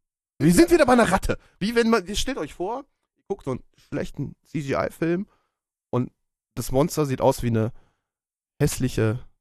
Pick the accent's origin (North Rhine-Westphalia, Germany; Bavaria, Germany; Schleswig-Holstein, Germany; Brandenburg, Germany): North Rhine-Westphalia, Germany; Das, wir sind aus dem Ruhrgebiet.